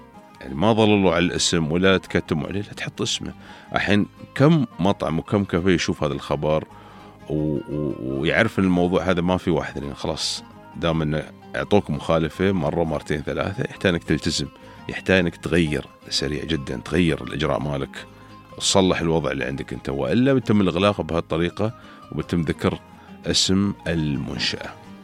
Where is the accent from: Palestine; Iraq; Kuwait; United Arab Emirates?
United Arab Emirates